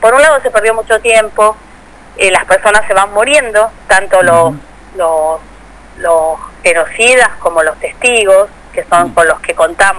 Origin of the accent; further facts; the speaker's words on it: Mar del Plata, Buenos Aires Province, Argentina; born there; now in Bahía Blanca, Argentina; en Mar del Plata, donde yo estuve también, porque nací en Mar del Plata, sí, y hace 40 años que vivo en Bahía Blanca.